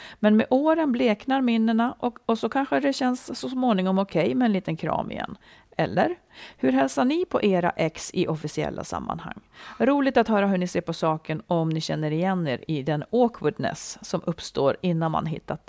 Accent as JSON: {"language": "Swedish", "region": "Dalarna County", "country": "Sweden", "said": "Nej, men det knäppa är att både han och jag är från Dalarna."}